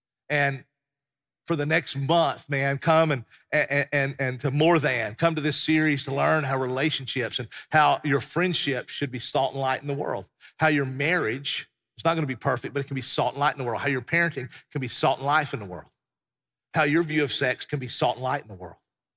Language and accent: English; Tennessee, United States; I came to that when I was 17 years old on a bus from East Tennessee with my church.